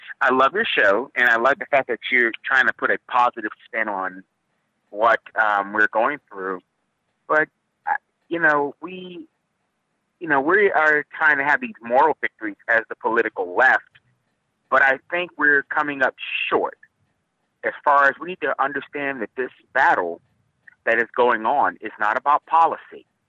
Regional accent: Virginia, United States; I'm from Virginia. We're actually on a state of emergency because of what's going to happen here Saturday in Charlottesville

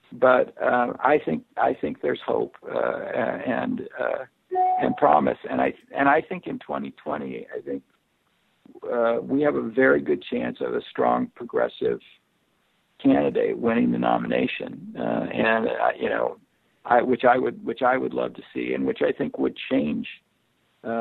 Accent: Nebraska, United States; My home state is Nebraska.

